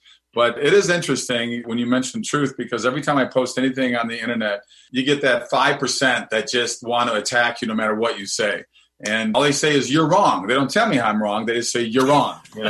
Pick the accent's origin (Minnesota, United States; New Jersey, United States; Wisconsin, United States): Minnesota, United States; I grew up in Minnesota